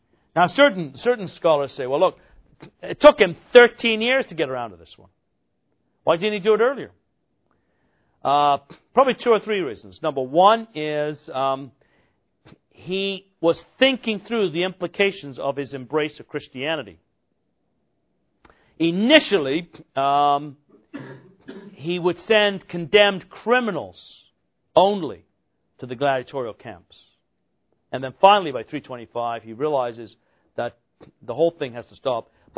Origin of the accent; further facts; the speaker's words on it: Canada; I'm a Canadian, basketball's not big in Canada.